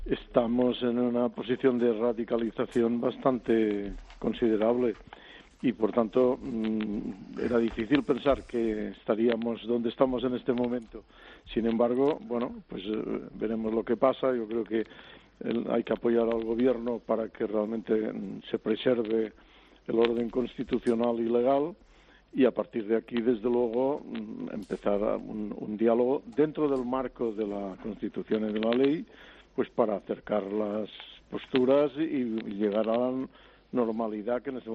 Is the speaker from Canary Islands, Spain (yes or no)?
no; Catalonia, Spain; Pues claro, yo lo soy, catalán, español, europeo, y no pasa nada, ¿no?